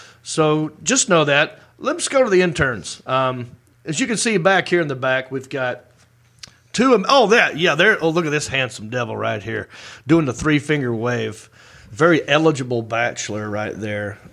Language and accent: English; Hickory, North Carolina, United States; That's right, I am from Hickory, and I'm happy about it.